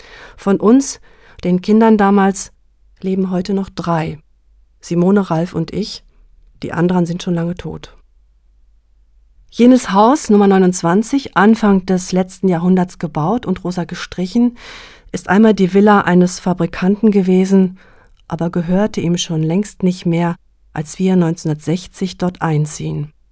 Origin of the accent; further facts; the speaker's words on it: Schwelm, North Rhine-Westphalia, Germany; born there; Geboren bin ich in Schwelm, in einer kleinen Stadt am Rand des Ruhrgebiets.